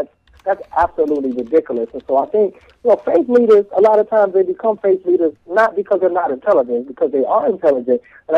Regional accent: Pittsburgh, Pennsylvania, United States; I'm from Pittsburgh, and I've known … since he was 16 years old.

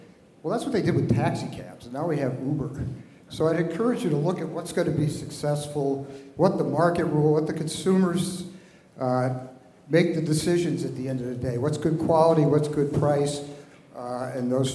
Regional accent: Crested Butte, Colorado, United States; I'm from Crested Butte, Colorado, living here now.

